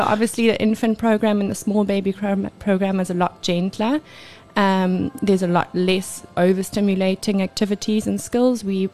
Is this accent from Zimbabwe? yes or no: yes; Zimbabwe; moved away as an adult; also born or lived in United Kingdom; now in Durban, South Africa; So I'm actually from Zimbabwe. I moved overseas.